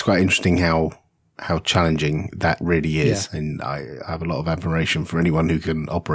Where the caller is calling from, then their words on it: Canada; I'm from Canada, and I just started listening to your show at the beginning of the season